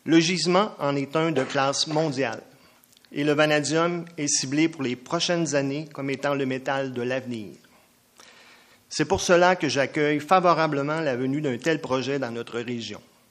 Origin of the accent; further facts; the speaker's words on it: Chibougamau, Quebec, Canada; Je me présente … je suis natif de Chibougamau.